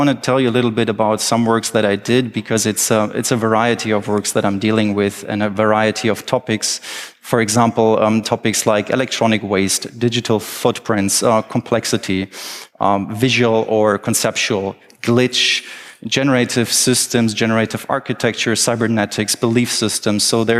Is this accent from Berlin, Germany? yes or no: yes; Berlin, Germany; I'm from Berlin.